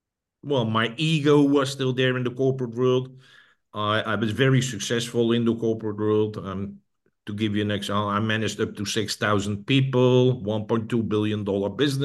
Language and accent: English; Netherlands; I grew up in the Netherlands, and then I finished the university.